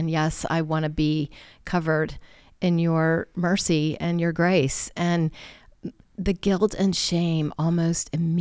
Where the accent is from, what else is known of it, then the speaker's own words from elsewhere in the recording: Virginia, United States; typical teenager, young adult growing up in Northern Virginia, it's very performance based.